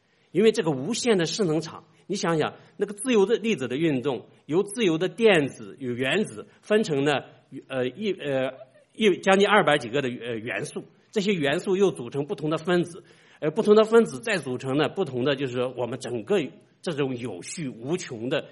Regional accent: China; 我们是从大陆来的，虽然我们受着无神论的教育

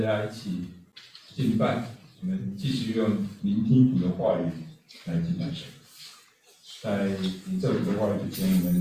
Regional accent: China; 我在中国的农村长大，从小就对生命成长这样的现象很感兴趣

